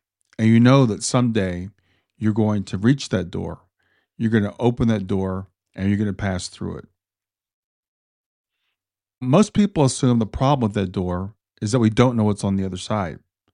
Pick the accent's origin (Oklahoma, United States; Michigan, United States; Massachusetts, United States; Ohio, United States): Ohio, United States; Columbus; I grew up in Columbus, Ohio, here in the United States.